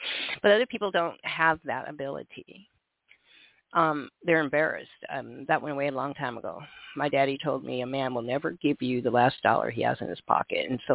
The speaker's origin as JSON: {"language": "English", "town": "Sioux City", "region": "Iowa", "country": "United States", "said": "Well, I'm from Sioux City, Iowa, and the most important person was that statue in the park."}